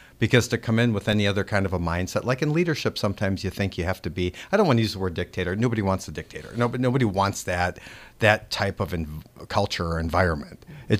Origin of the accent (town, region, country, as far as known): Appleton, Wisconsin, United States